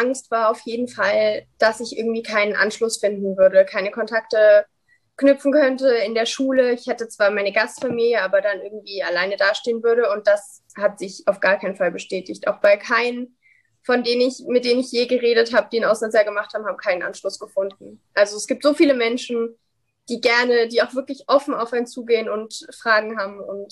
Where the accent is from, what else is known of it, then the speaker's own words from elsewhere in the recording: Dresden, Saxony, Germany; also ich komme ja aus Dresden